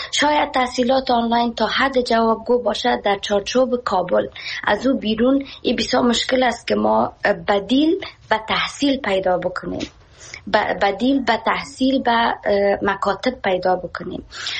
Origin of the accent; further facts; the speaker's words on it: Afghanistan; moved away; خودم به حیث شخصی که به می بورسی ها از افغانستان برآمدم و آمدم اینجا